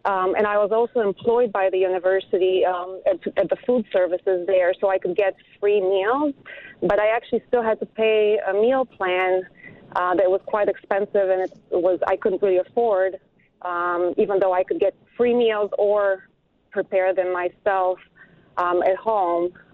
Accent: Bulgaria; I was an international student. I'm originally from Bulgaria.

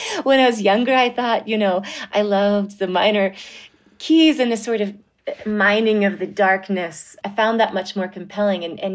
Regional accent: Vermont, United States; also born or lived in New York; I ended up staying in my home state of Vermont. So I was really missing New York

